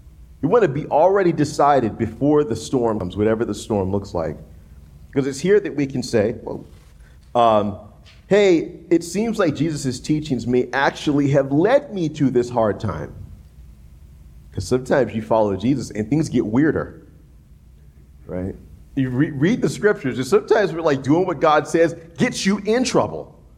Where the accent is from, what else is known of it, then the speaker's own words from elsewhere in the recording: Gulf South, United States; And that's a lot of years growing up in the Gulf South.